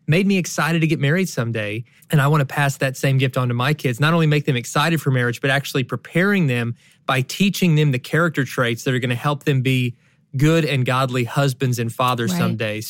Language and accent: English; Kentucky, United States; Now, we are from Kentucky where that's not as weird.